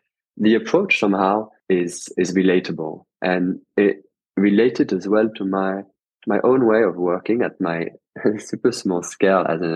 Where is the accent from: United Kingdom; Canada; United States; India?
United Kingdom; London; also born or lived in France; Although I'm French, I was brought up in London.